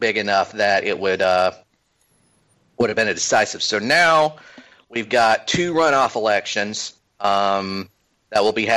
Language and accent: English; Georgia, United States; And now for my home state of Georgia